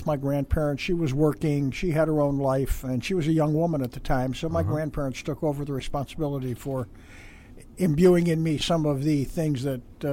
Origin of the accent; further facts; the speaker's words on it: Chicago, Illinois, United States; Originally, I grew up in Chicago.